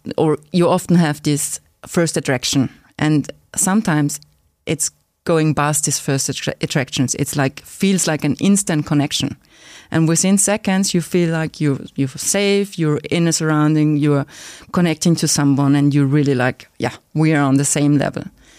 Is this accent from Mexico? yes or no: no; Austria; I'm from Austria. We are located in a very small city in the south of Austria.